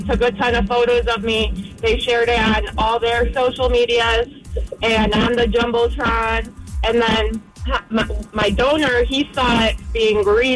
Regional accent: Lombard, Illinois, United States; now in Carol Stream, United States; I'm in the Carroll Stream area. I grew up in Lombard.

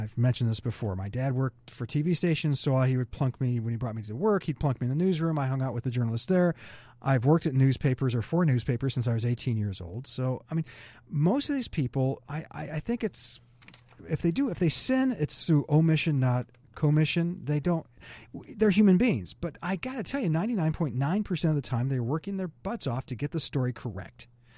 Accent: San Diego, California, United States; also born or lived in Arizona; I'm from San Diego.

